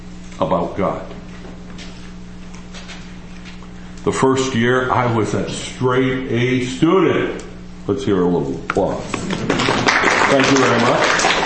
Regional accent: United States; I'm in America. Of course, I'm an American. I'm really arrogant.

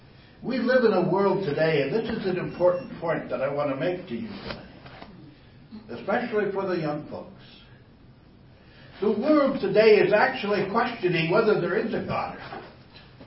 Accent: Cadillac, Michigan, United States; But I grew up in Cadillac, 100 miles north of here. And Cadillac is next to the highest place anywhere in the state of Michigan. And there on that farm, we had a big hill.

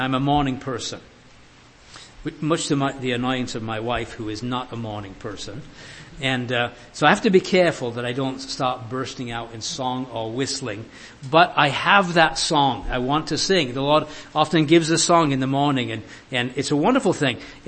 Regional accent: Leeds, Yorkshire and the Humber, United Kingdom; One time we lived in a house in Leeds, my hometown, and my wife and I, and you open the front door, you're on the street.

